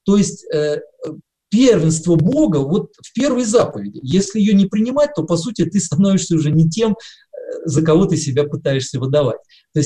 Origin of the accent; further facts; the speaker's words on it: Ukraine; Я рос на Украине, я москвич в третьем поколении